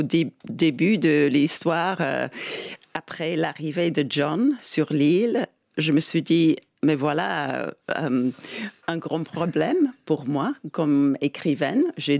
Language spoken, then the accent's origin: French; Wales, United Kingdom; French is a second language; quand j'étais petite, quand je suis née au Pays de Galles, et personne que je connais ne parlait le gallois.